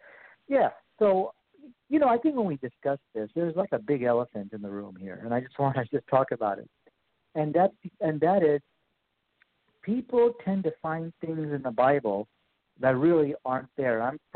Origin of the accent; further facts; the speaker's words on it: Peoria, Illinois, United States; We're both from the Midwest. I'm from Peoria, Illinois